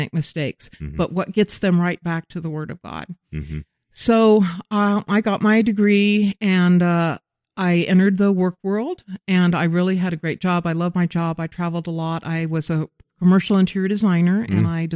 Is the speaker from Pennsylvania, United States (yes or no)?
no; Wichita, Kansas, United States; I grew up in Wichita, Kansas, and was blessed to have a wonderful, idyllic childhood.